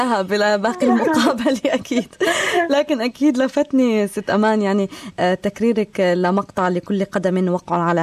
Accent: Syria; رغم أني من سوريا

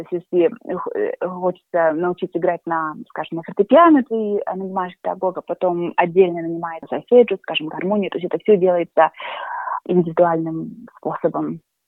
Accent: Khabarovsk, Khabarovsk Krai, Russia; now in Australia; это было в 98 году. Я, моих две младшие сестры, мама и папа, мы приехали из Хабаровска.

